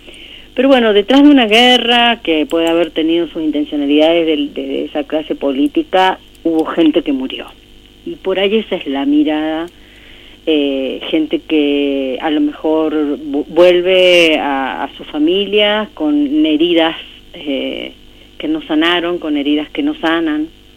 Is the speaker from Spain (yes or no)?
no; Argentina